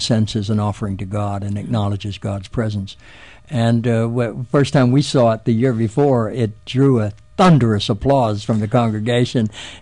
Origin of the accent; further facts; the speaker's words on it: Dayton, Ohio, United States; We were in my hometown, Dayton, Ohio.